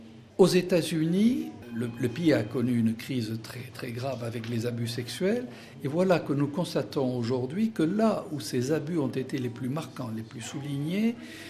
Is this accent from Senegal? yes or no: no; France; lorsque je retourne chez moi en France